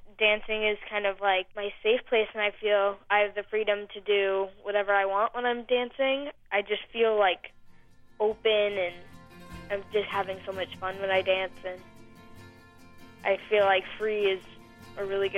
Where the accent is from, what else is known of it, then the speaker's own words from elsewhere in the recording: Boston, Massachusetts, United States; I'm beyond thrilled to be in my hometown.